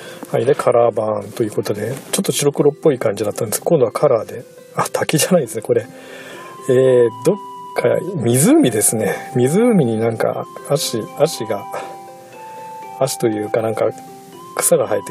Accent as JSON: {"language": "Japanese", "town": "Izumo", "region": "Shimane", "country": "Japan", "tie": "born or raised there", "said": "私の実家がある田舎の出雲大社"}